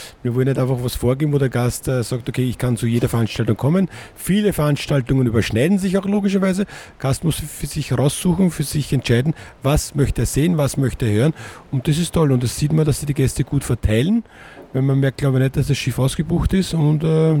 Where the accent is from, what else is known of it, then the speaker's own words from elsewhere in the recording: Lower Austria, Austria; now in Palma, Spain; Dort, wo ich herkomme, Niederösterreich, die das kennen, wissen, Niederösterreich.